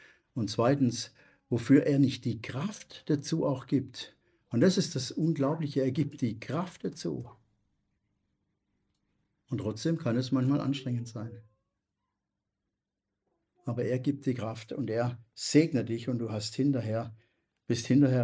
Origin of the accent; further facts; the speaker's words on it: Baden-Württemberg, Germany; Oder ich komme ja aus dem Schwäbischen und da ist es immer so, wenn du eine Einladung bekommst, dann musst du die andere Partie auch einladen.